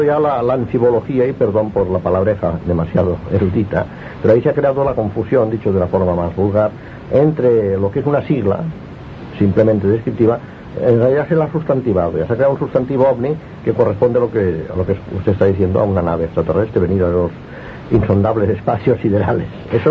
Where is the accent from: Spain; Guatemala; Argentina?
Spain; Barcelona, Catalonia; Yo soy barcelonés, por lo tanto me siento totalmente identificado con Radio Barcelona.